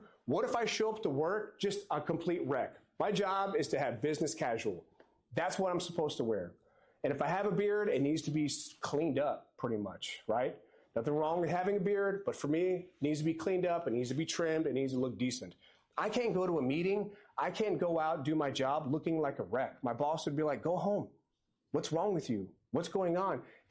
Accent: Green Bay, Wisconsin, United States; I grew up in Green Bay, Wisconsin, so on Sundays it was you're watching the Packer game. I mean, I grew up Catholic

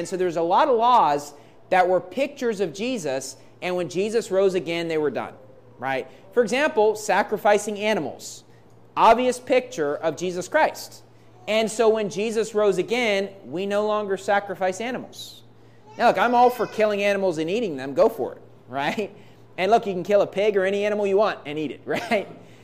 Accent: Iowa, United States; born there; I was born in Iowa, right, which is the big corn state, but I was never a farmer, okay? We only lived there for like a year, okay?

